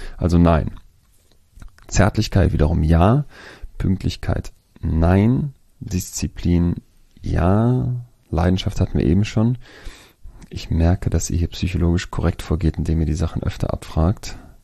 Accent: Germany; als Deutscher

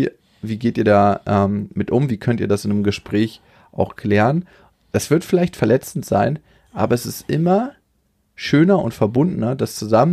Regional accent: Germany; accent: German; Ich habe ja auch so einen richtig krassen German Accent, wenn ich spreche.

